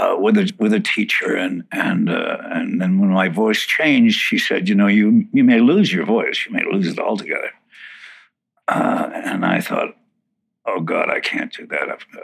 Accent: Winnipeg, Manitoba, Canada; born there; Born in Winnipeg, Manitoba, Canada.

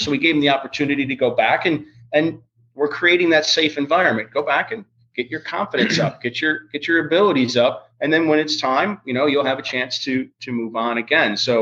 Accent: Wisconsin, United States; born there; Well, I'm a Packers fan too, but I was born in Wisconsin

